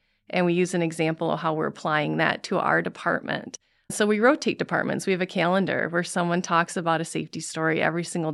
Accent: Alpena, Michigan, United States; Well, I love the Speak Up Award, and I'm from Alpena, so I'm very grateful that Alpena won.

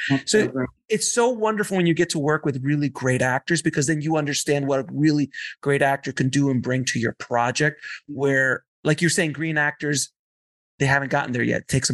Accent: East Coast, United States; Because I'm an East Coaster as well.

